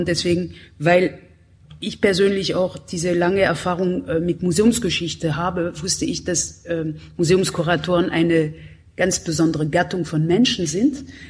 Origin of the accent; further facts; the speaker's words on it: Berlin, Germany; Für mich als Berlinerin